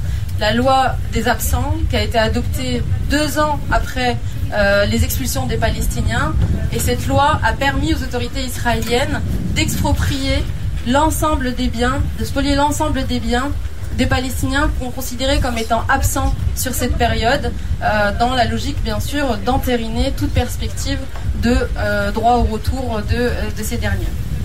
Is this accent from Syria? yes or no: yes; Syria; born there; du camp dans lequel moi je suis née en Syrie.